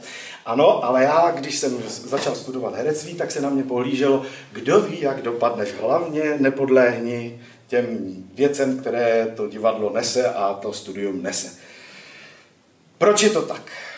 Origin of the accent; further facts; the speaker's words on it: Silesia, Czechia; pocházím ze Slezska.